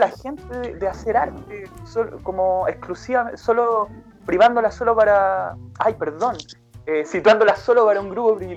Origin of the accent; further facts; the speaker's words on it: Argentina; yo como argentino también me privé muchas veces del género de la música urbana.